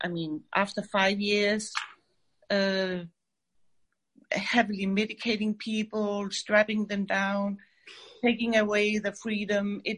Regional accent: Denmark; moved away as an adult; now in Atlanta, United States; I'm in Atlanta, mm-hmm. and I'm originally from Denmark. And I've been in Atlanta for 10 years or so.

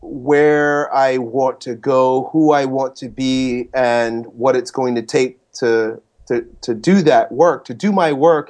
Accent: Long Island, New York, United States; now in St. Petersburg, United States; I grew up in Long Island.

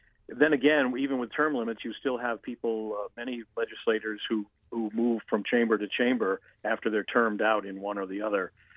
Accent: Massachusetts, United States; now in Maine, United States; And I grew up outside of Boston, so we all knew who he was. But I got to Maine and had to start learning about the politics here.

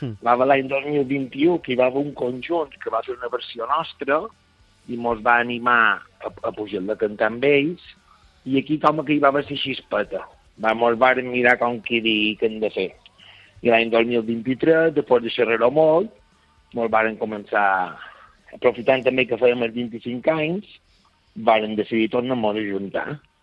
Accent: Lloseta, Balearic Islands, Spain; Tenim la majoria de membres de grup que són d'aquí de Lloseta

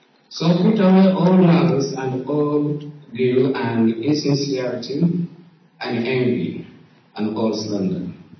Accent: Nigeria; I am from Nigeria, from one of the small tiny village, very small, maybe with a population of about 1,000, 2,000, something like that.

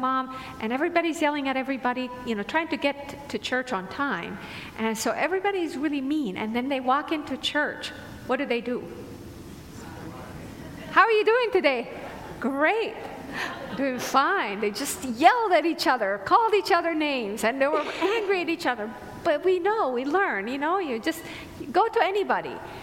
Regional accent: Syria; I grew up in Syria in a culture that really devalued women and still does.

